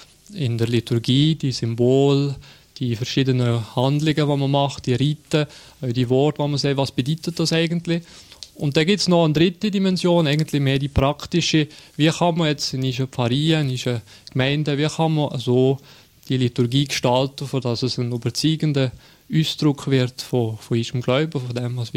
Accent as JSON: {"language": "German", "town": "Sion", "region": "Valais", "country": "Switzerland", "tie": "born or raised there", "lives_now": "Fribourg, Switzerland", "said": "Ja, also ich bin schon Walliser, ja. Ich bin in Sitten aufgewachsen, habe das Brigg Kollegium gemacht. Nachher bin ich auf Freiburg gegangen, habe da Theologie studiert, 5 Jahre. Und dann bin ich auf Luzern, habe da Kirchenmusik gemacht, 3 Jahre lang."}